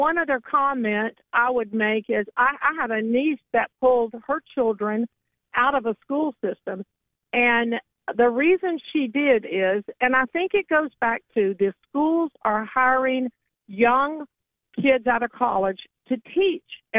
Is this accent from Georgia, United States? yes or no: yes; Atlanta, Georgia, United States; I'm from the Atlanta area, so I knew of Ted Turner